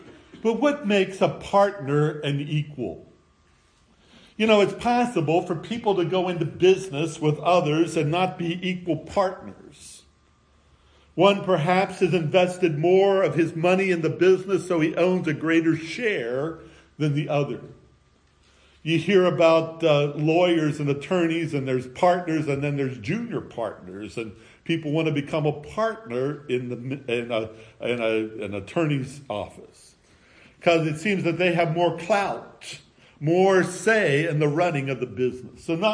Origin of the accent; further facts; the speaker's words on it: Hanover, Pennsylvania, United States; Close to my hometown in Hanover, Pennsylvania, was a small company known as the Hanover Provision Company.